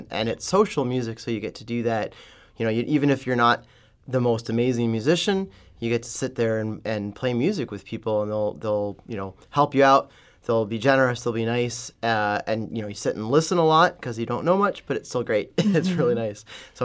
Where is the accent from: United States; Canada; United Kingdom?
Canada; Ontario; I was growing up in Ontario